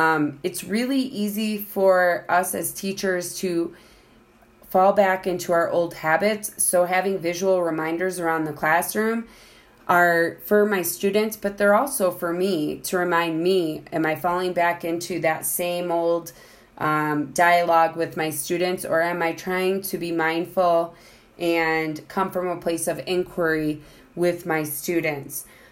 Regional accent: Illinois, United States; So I'm going back to my hometown, outside of Chicago, and I am going to meet up with her

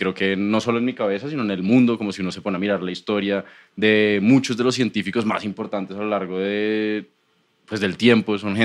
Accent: Bogotá, Colombia; Creo que siempre se ha relacionado con no estar de donde soy. Seguramente hay muchas opciones de aventurar en Bogotá, pero en general mi percepción de la aventura tiene que ver con irme de ahí.

